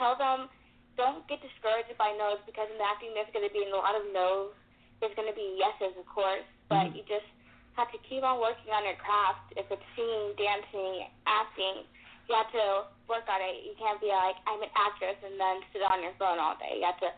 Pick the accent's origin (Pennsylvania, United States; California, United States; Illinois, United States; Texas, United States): Texas, United States; Houston; And I am originally from Houston, Texas.